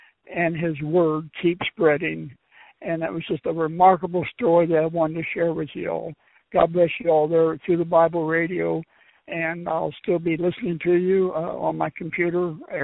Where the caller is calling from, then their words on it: Tulsa, Oklahoma, United States; I'm calling from Tulsa, Oklahoma.